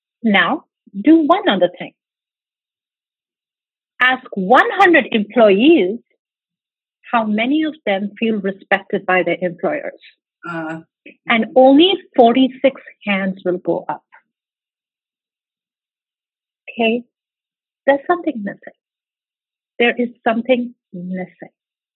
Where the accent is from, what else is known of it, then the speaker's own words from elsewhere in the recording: India; moved away as an adult; now in New York, United States; Well, I moved from India to New York in 1990 to study, and one day to be able to do a podcast with Megan.